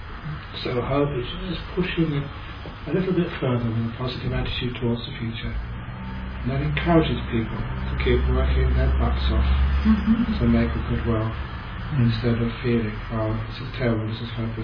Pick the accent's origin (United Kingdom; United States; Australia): Australia; I'm from Australia